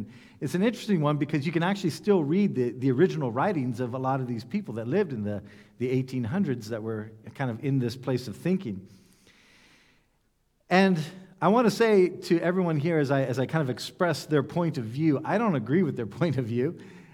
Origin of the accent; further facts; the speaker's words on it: United States; in my case, as you know, I come from the United States.